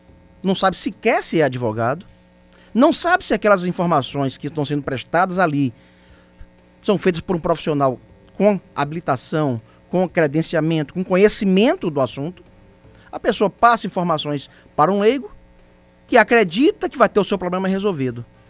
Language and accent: Portuguese; Itabuna, Bahia, Brazil; sou de Itabuna